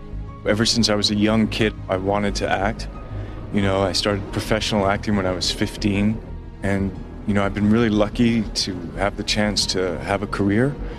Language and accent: English; Toronto, Ontario, Canada; moved away as an adult; now in Los Angeles, United States; because I grew up in Canada and Toronto